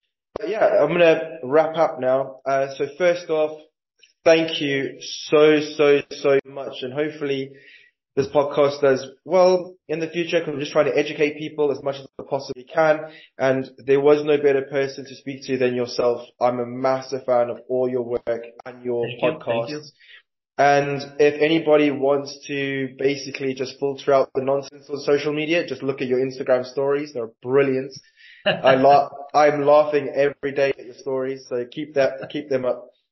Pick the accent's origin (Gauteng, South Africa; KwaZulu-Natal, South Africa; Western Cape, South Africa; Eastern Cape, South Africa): KwaZulu-Natal, South Africa; Oh, I'm born and bred in South Africa. I'm from the north coast of KwaZulu-Natal, where the middle of winter is 28 degrees.